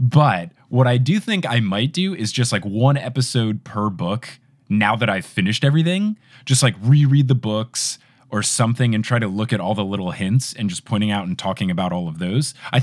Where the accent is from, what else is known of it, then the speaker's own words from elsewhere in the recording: Northeast, United States; That was a joy for growing up in the Northeast for me.